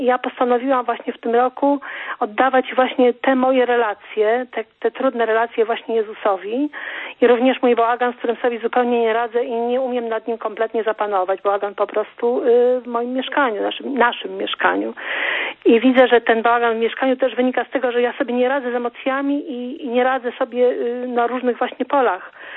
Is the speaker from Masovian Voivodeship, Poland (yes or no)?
yes; Warsaw, Masovian Voivodeship, Poland; jestem z Warszawy.